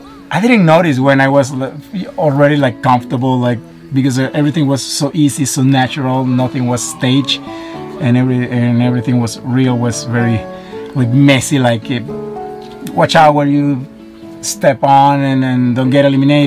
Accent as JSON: {"language": "English", "country": "Venezuela", "second_language": "English", "lives_now": "Panama", "said": "Venezuela."}